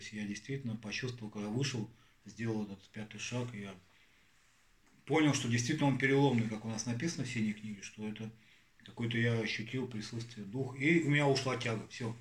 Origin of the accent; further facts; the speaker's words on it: Vitebsk Region, Belarus; born there; И у меня рядом деревня, где я родился, под Оршей